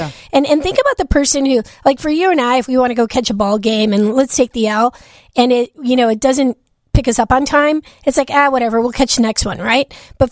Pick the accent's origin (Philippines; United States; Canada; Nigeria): United States; Chicago, Illinois; born there; I'm a neighborhoods girl. I was born in Chicago. I was born in Little Village, Hispanic community.